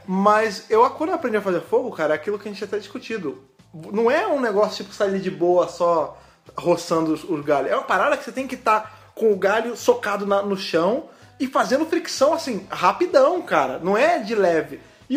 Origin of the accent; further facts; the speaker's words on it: Rio de Janeiro, Brazil; depois eu que sou carioca, sou de estado violento. Eu não tenho apedrejamento na minha terra, não.